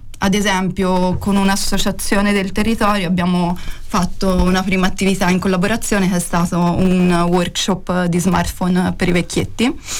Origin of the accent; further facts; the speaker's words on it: Signa, Tuscany, Italy; io arrivo a Empoli perché sono di Signa, quindi appartengo più a un territorio che è quello della Fiana Fiorentina. Ho fatto però le scuole a Empoli